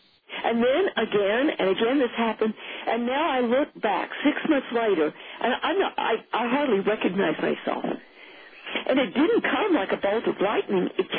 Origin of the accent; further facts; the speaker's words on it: Texas, United States; And I thought that was kind of funny since I'm a Texan and I could relate to that.